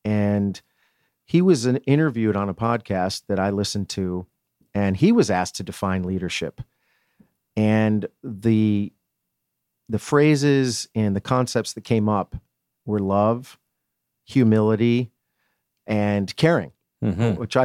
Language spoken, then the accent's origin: English; Rochester, New York, United States; My hometown, Rochester, New York, there's a grocery store chain called Wegmans.